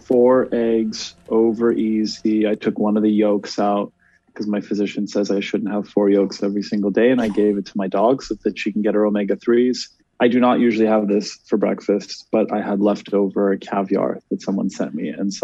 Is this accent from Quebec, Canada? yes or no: yes; Montreal, Quebec, Canada; I was raised in Montreal for most of my life